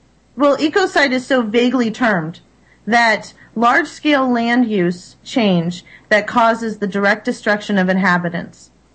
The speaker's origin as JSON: {"language": "English", "region": "Florida", "country": "United States", "said": "I'm originally from Florida. I appreciate living in the Great Northwest now."}